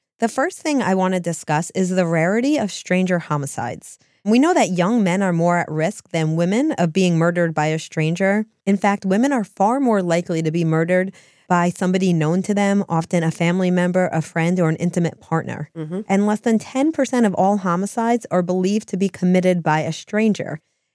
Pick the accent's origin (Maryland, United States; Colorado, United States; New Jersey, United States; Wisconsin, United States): New Jersey, United States; Which is interesting because we're from New Jersey.